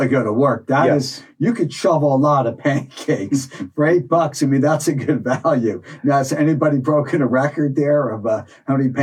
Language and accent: English; Springfield, New Jersey, United States; I grew up in Springfield